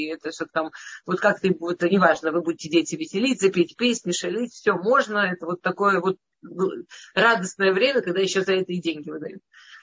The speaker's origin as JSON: {"language": "Russian", "region": "Moscow", "country": "Russia", "said": "То есть я из Москвы, из такой обычной, достаточно ассимилированной семьи"}